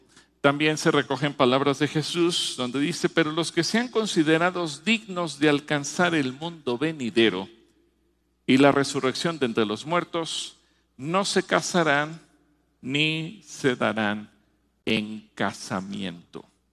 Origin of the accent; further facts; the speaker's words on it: Mexico; nos toca vivir a nosotros como mexicanos